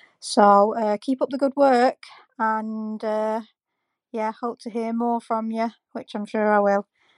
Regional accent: Manchester, North West England, United Kingdom; I'm from Manchester in the UK.

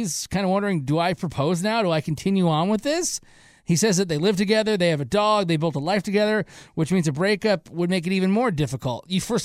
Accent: Michigan, United States; I grew up in Michigan right by the border to Windsor.

